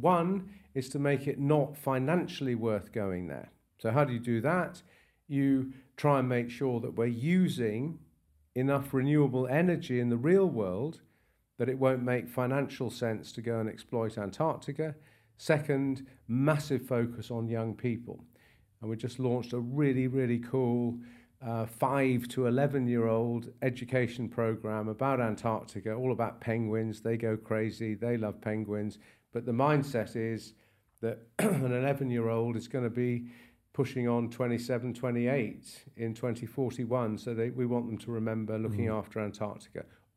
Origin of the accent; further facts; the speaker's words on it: England, United Kingdom; I'm an Englishman and I was brought up to be very stiff upper lip